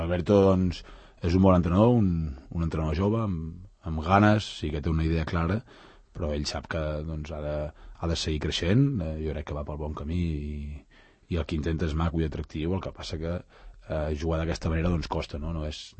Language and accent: Catalan; Tordera, Catalonia, Spain; Jo vinc de Tordera, visc a Tordera